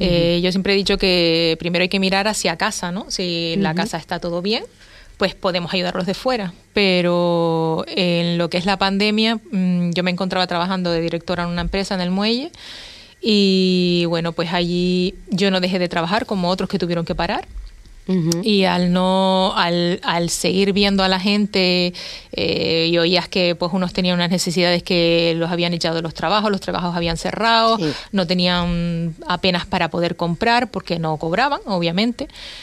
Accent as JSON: {"language": "Spanish", "region": "Canary Islands", "country": "Spain", "said": "Bueno, yo soy una majorera más de la isla."}